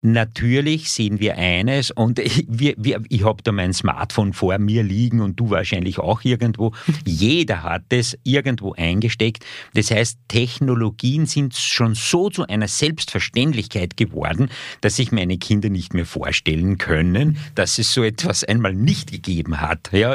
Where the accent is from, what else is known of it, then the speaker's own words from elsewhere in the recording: Wieselburg, Lower Austria, Austria; mein Heimatort, mein Ort meiner Tätigkeit, meiner beruflichen Tätigkeit.